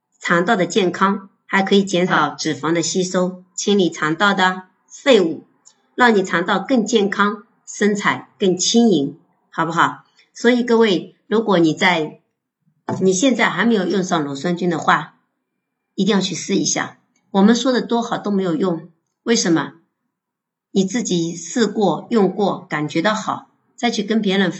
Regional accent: China; 我们中国人一般都追求的比较瘦嘛

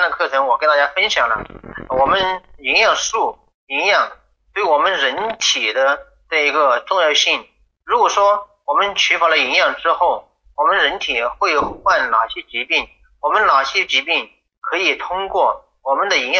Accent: Guizhou, China; 我是来自贵州的

